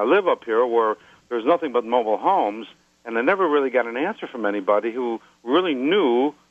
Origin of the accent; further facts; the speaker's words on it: Friendship, Wisconsin, United States; I'm from Friendship, Wisconsin.